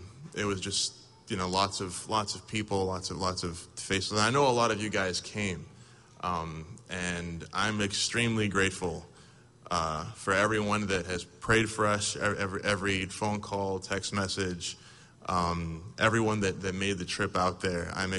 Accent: Baltimore, Maryland, United States; first of all, I'm from Baltimore, so you're not about to jump me.

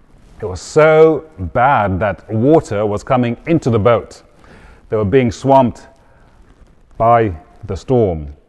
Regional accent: Zimbabwe; also born or lived in Zambia; now in United Kingdom; I was born in Zambia, raised in Zimbabwe. I've got an identity crisis.

